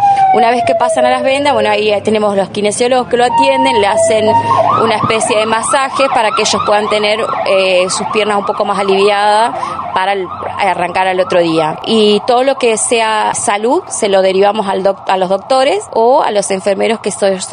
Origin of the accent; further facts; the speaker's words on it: Trevelin, Chubut, Argentina; Yo soy de Trevelin